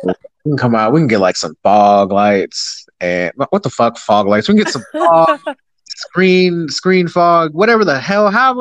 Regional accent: Tennessee, United States; We're from Tennessee, so we are around that Southern accent.

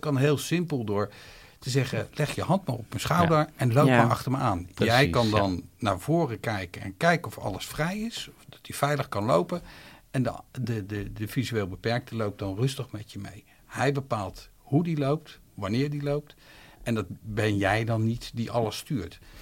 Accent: The Hague, South Holland, Netherlands; now in Zoetermeer, Netherlands; Uit Zoetermeer. En dan, maar ik ben een Hagenees.

